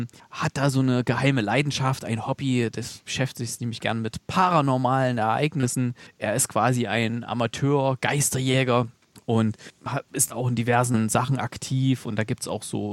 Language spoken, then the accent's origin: German; Gera, Thuringia, Germany; wo ich aufgewachsen bin, relativ hoch gelegen auf dem Galgenberg in Gera.